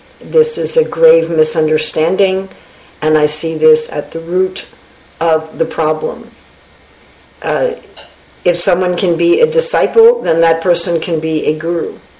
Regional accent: New York City, New York, United States; I'm from New York City, where everything is done very fast.

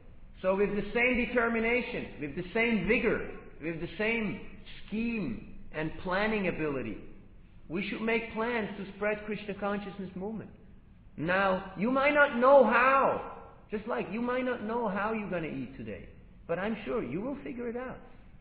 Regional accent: Australia; I said, no, I'm an Aussie, you know. I'm an Aussie. I'm not a vegetarian.

